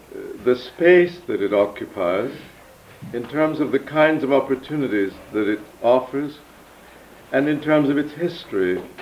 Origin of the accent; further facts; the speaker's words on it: Canada; coming out of my particular identity as a Canadian today